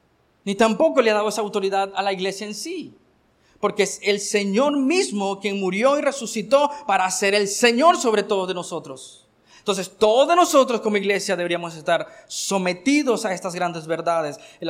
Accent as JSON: {"language": "Spanish", "region": "Jinotega", "country": "Nicaragua", "tie": "born or raised there", "said": "Yo nací en Jinotega, soy del norte, me encanta la cuajada"}